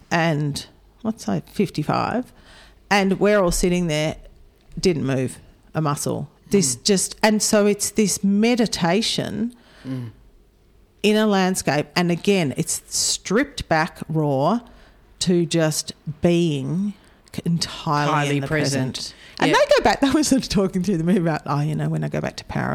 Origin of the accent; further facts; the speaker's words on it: Australia; We don't have to be embarrassed saying we're Australian anymore.